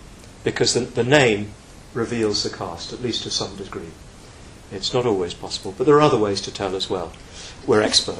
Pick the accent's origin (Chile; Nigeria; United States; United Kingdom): United Kingdom; well, we Brits, we know something about this. You know, about accent, and you can tell by my accent where I come from